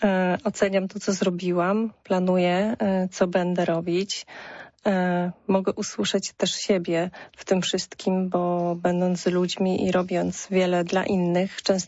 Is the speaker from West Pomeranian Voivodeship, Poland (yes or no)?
no; Poznań, Greater Poland Voivodeship, Poland; Jestem dumna, że jestem poznanianką